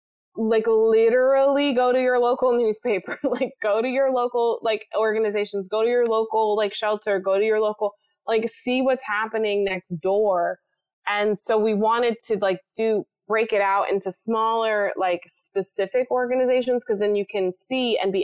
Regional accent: Georgia, United States; I'm from Georgia. It's my hometown.

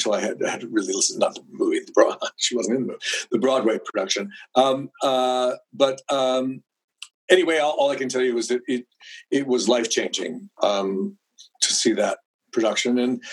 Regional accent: London, Ontario, Canada; And she also had her own television show when I was growing up in London, Ontario, At Home with Hope Garber.

